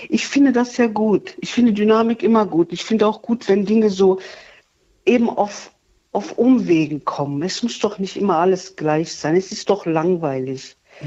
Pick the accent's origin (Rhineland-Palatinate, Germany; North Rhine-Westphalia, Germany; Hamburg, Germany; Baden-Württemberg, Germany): North Rhine-Westphalia, Germany; Duisburg; Ich bin ja aus Duisburg und das ist sehr nett und ich finde das schön.